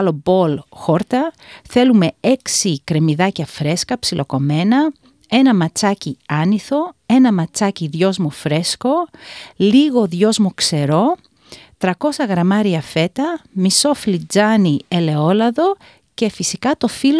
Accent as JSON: {"language": "Greek", "country": "Greece", "tie": "born or raised there", "moved": "yes", "said": "Όταν ήμουν μικρή στην Ελλάδα και μαζεύαμε άγρια χόρτα, μαζεύαμε και καυκαλίθρες, μυρώνια, όλα αυτά τα πολύ άγρια μυρωδικά που υπήρχαν, που δεν νομίζω να υπάρχουν εδώ."}